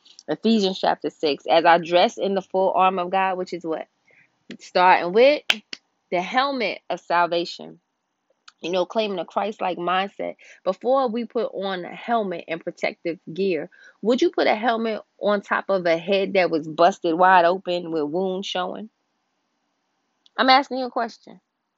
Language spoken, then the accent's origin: English; New York, United States; I'm from New York, calm down.